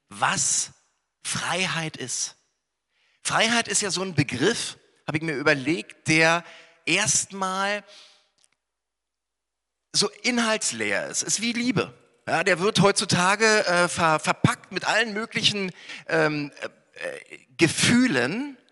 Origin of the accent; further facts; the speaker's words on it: Berlin, Germany; ich bin ja in Ost-Berlin groß geworden. In Berlin-Friedrichshain. Und meine Eltern, die wohnten und wohnen an der Warschauer Brücke. Und es ist ja nur ein paar hundert Meter von Kreuzberg entfernt.